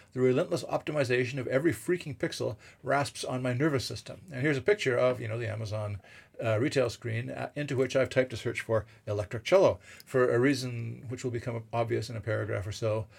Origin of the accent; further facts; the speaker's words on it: Vancouver, British Columbia, Canada; Vancouver, my hometown, has a lot of pretty great small breweries.